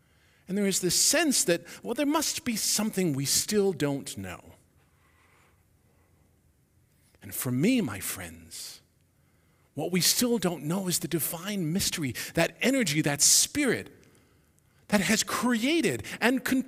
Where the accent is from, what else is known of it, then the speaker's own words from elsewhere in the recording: Florida, United States; born there; I was born in South Florida. That's what we did there too.